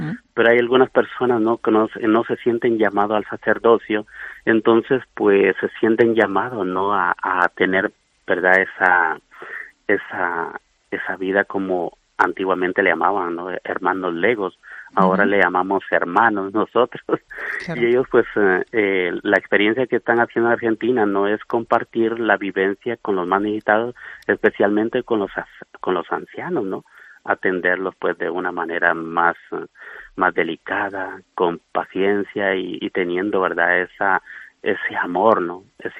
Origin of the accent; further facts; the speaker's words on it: Guatemala; yo soy de Guatemala y soy el superior general de los hermanos.